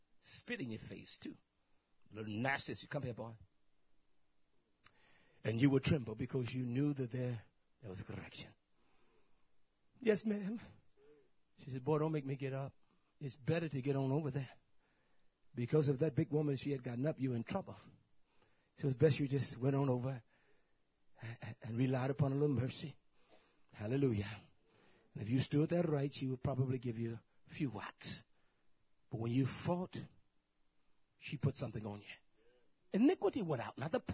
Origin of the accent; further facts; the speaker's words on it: South Carolina, United States; You from South Carolina? Yes.